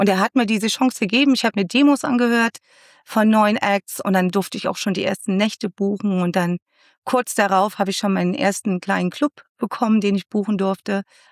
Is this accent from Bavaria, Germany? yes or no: no; Köthen, Saxony-Anhalt, Germany; Genau, ich komme aus Köthen. Ja. Eigentlich der schönen Bachstadt Köthen mittlerweile hat es leider einen anderen Namen bekommen, aber ja, ich bin Ossi und bin da sehr gerne aufgewachsen.